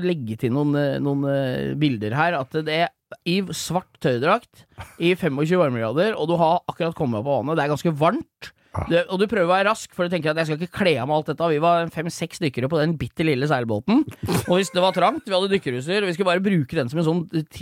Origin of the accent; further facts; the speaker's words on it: Hvaler, Viken, Norway; jeg jo født og oppvokst på Hvaler, holdt jeg på å si, på sommeren jeg, så jeg har jo vært mye på sjøen